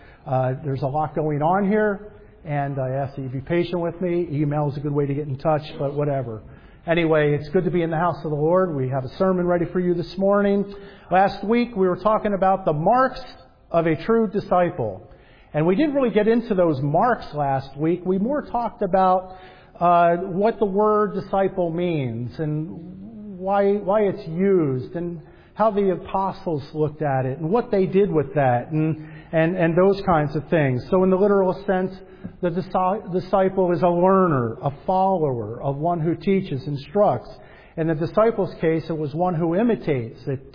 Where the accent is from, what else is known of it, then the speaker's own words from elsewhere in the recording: New Jersey, United States; It was hard for me to get used to the fog when I moved here from New Jersey. We don't get fog too much in New Jersey, and I moved here back in 1992 from Jersey